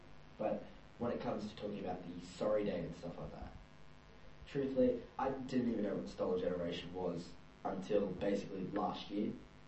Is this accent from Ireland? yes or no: no; Coolman, New South Wales, Australia; also born or lived in Queensland; I grew up in New South Wales in a town outside of Wagga, or Wagga Wagga. The town is called Coolman.